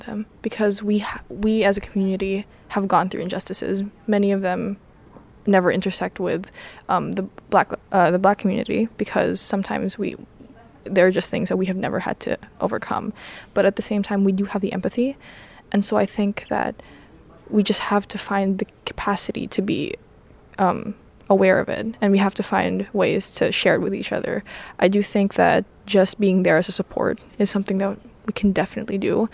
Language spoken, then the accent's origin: English; Philippines; because I'm Filipino, one teacher did bring up